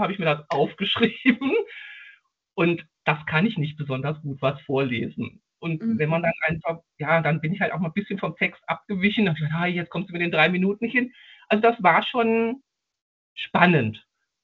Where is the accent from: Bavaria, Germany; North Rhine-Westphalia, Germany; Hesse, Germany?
Hesse, Germany; Marburg; Ja, also du hast eben schon gesagt, ich bin aus Marburg.